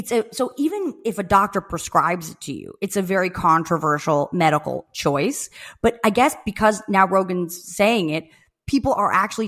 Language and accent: English; New Jersey, United States; We're from Jersey.